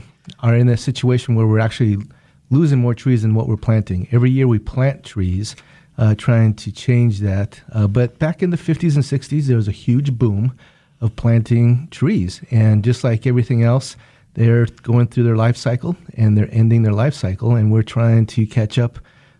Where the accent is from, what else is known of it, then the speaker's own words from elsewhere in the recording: Santa Fe, New Mexico, United States; now in Wichita, United States; I grew up in Santa Fe, New Mexico.